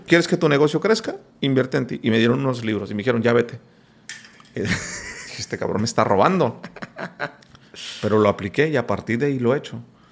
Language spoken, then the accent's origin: Spanish; Mexico; en mi país, en México